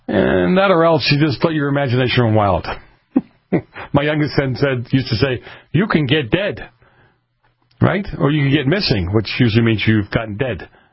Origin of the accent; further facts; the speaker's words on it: New England, United States; I grew up in New England. I woke up plenty of times from drinking too much in a snowbank.